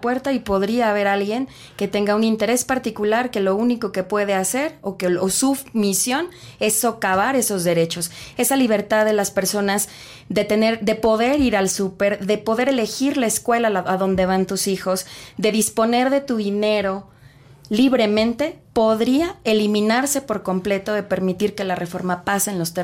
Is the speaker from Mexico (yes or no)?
yes; Mexico; como personas mexicanas